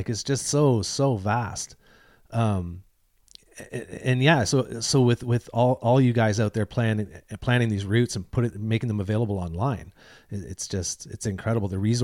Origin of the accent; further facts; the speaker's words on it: Deep River, Ontario, Canada; It's just like I so took Ontario for granted when I lived there. Like, yeah, I'm from Deep River, right?